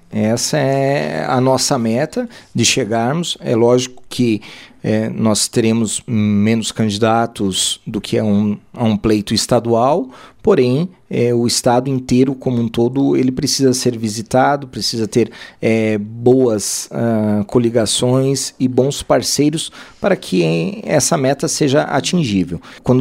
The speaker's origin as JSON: {"language": "Portuguese", "town": "Campos Novos", "region": "Santa Catarina", "country": "Brazil", "tie": "born or raised there", "said": "a Amplasc, que é a Campos Novos, que eu represento, é aqui a minha cidade, é onde nasci, cresci, é onde tenho os meus negócios aqui."}